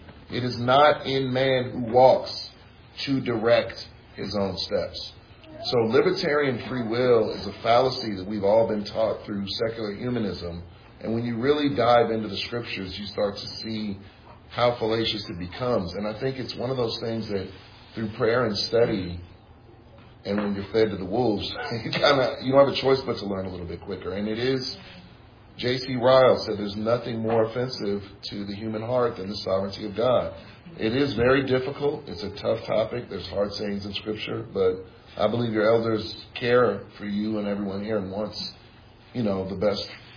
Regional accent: San Francisco, California, United States; I grew up in San Francisco, and I know a lot of people who have that worldview.

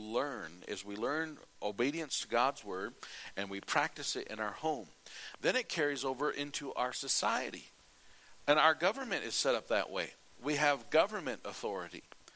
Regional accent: United States; As an American, I like to see the American way where we stand up for our rights.

